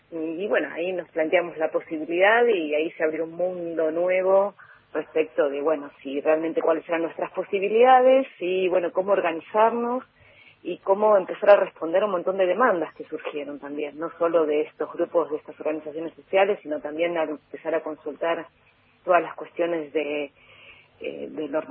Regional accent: Buenos Aires, Argentina; born there; now in Bariloche, Argentina; yo nací en Buenos Aires, como muchos y muchas por acá, pero hace 27 años que estoy por acá, con algunos años en el exterior, en el medio, pero sí, con muchísimos años acá en la ciudad.

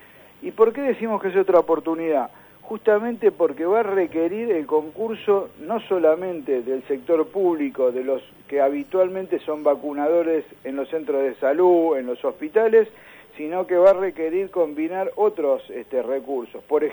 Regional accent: Argentina

